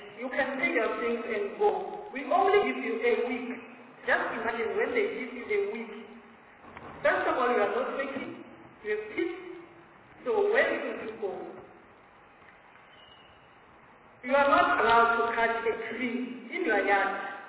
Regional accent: Limpopo, South Africa; from Limpopo, Palau.

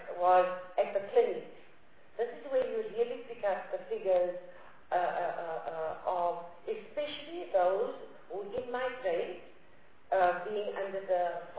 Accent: Western Cape, South Africa; I'm from the Western Cape, where I sit up in my constituency, which is Saldanha Bay

